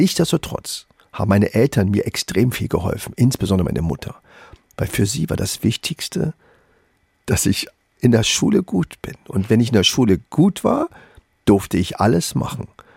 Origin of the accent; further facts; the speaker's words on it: Berlin, Germany; Ich komme aus dem Wedding und das habe ich nie vergessen und fühle mich deswegen auch so wohl.